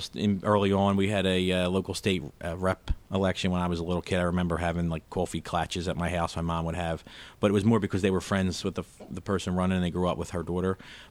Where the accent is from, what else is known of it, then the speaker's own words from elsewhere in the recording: Philadelphia, Pennsylvania, United States; I grew up in South Philadelphia, kind of a block or so away from where I live now with my wife and my two kids. It was a blue-collar household, row house.